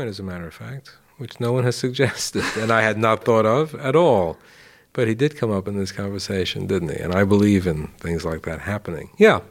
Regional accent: New York, United States; When I was growing up in New York, an illustrator could do illustrations for Esquire magazine

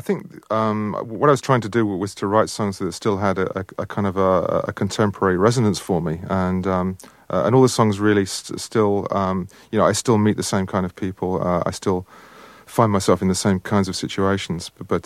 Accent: England, United Kingdom; And I grew up kind of in Metroland, so I have a love-hate relationship with the place.

